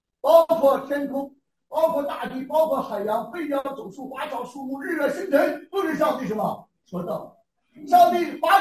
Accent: China; 这个概念我们中国人能理解

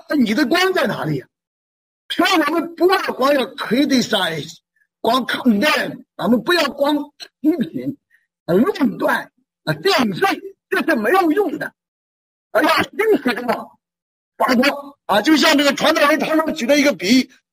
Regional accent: Shandong, China; 我小的时候在山东农村长大

